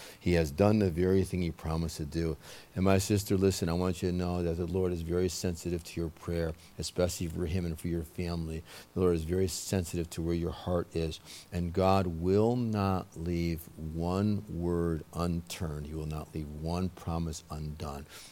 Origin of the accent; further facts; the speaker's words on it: New England, United States; There's things in my nature, because I'm from New England, New York.